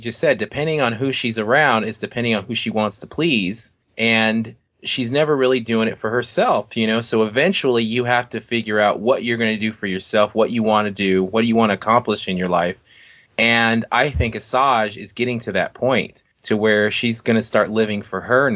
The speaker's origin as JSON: {"language": "English", "town": "Los Angeles", "region": "California", "country": "United States", "tie": "born or raised there", "said": "You know, growing up in South Central, you have a lot of gang members and you are in a community."}